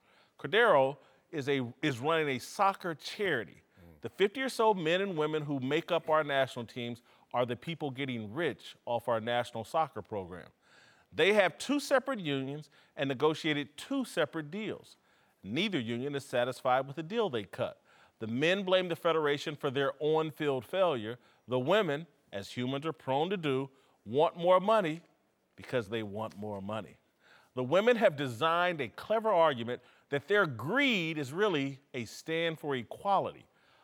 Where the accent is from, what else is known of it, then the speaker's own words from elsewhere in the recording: Indiana, United States; was an Indiana boy like me. His music dominated my home state.